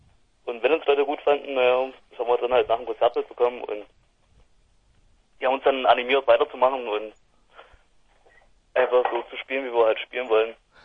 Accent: Torgau, Saxony, Germany; now in Leipzig, Germany; Wir kommen ursprünglich aus Torgau.

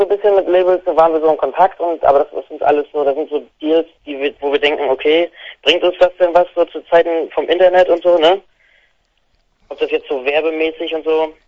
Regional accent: Mecklenburg-Vorpommern, Germany; es gab so einen MV-Tag bei uns in Mecklenburg-Vorpommern

